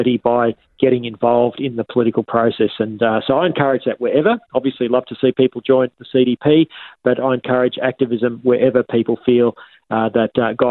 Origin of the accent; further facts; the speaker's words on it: Queensland, Australia; in Queensland in my home state.